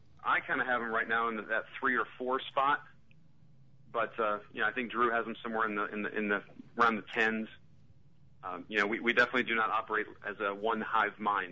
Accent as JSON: {"language": "English", "town": "Akron", "region": "Ohio", "country": "United States", "tie": "born or raised there", "said": "I grew up in Akron, Ohio, so I've got this little affinity for all the small Ohio teams."}